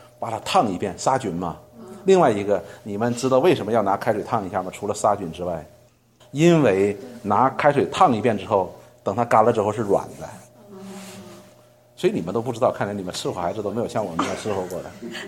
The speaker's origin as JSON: {"language": "Chinese", "country": "China", "said": "有很多人都责怪我们中国人"}